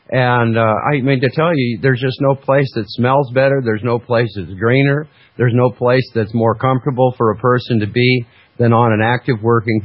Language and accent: English; Washington, United States; And I'd go, yeah, I'm from Washington.